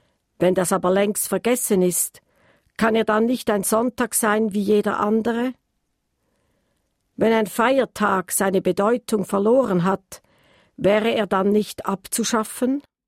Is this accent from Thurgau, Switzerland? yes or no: no; Graubünden, Switzerland; born there; eine liebe Bekannte aus meinem Geburtsort im Prättigau